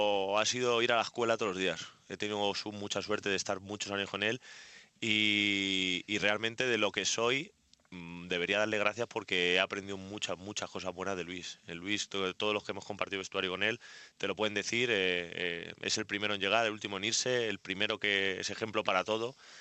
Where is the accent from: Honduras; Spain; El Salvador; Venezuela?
Spain; Madrid, Community of Madrid; Y más siendo madrileño, jugar aquí en casa, en este pabellón, es algo increíble.